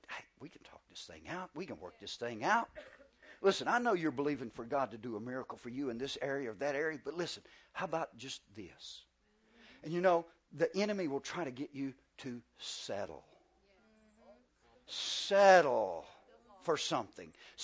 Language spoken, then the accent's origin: English; the South, United States; Just like you know I'm from the South. My speech gives me away. Doesn't matter how much I try to hide, it's just the way it is.